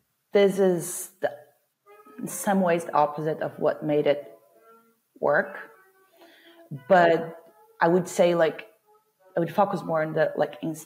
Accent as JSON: {"language": "English", "country": "Brazil", "moved": "yes", "lives_now": "London, United Kingdom", "said": "so I come from Brazil, a country where like the quality of education is not one of our main strengths."}